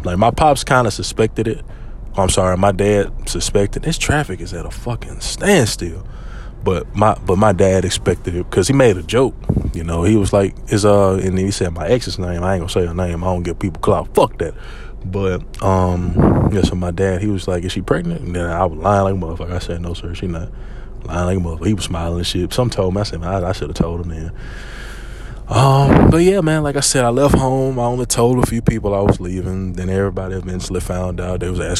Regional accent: Louisiana, United States; for the, you know, OG listeners or people that know I'm from Louisiana, you can just bypass this part.

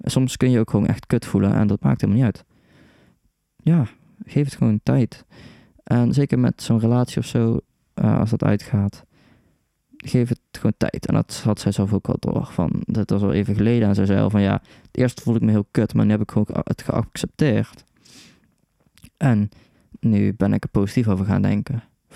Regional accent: Oosterhout, North Brabant, Netherlands; Ik kom uit Oosterhout. Dat is naast Breda. Dat is niet echt in de buurt van Den Haag, Scheveningen.

